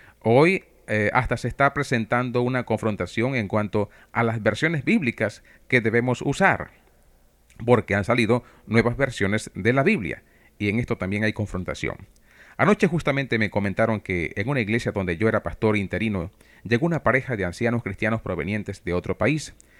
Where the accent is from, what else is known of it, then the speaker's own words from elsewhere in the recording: Trujillo, Venezuela; venía un predicador norteamericano a predicar en mi pueblo de Trujillo, Venezuela, de donde soy oriundo.